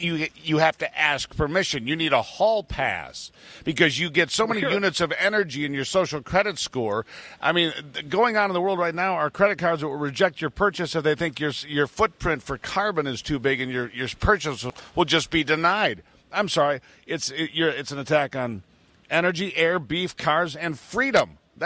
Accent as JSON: {"language": "English", "country": "United States", "said": "And I am not selfish. I'm an American, and we've done more for the world than any nation in history."}